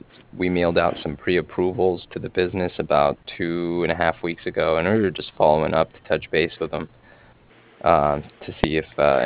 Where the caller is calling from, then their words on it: Cardiff, Wales, United Kingdom; I'm calling from Cardiff.